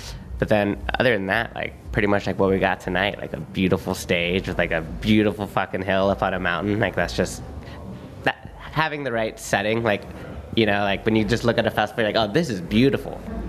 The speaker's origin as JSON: {"language": "English", "region": "Pacific Northwest", "country": "United States", "said": "That, we're all from the Pacific Northwest, so we feel right at home here, the weather and everything."}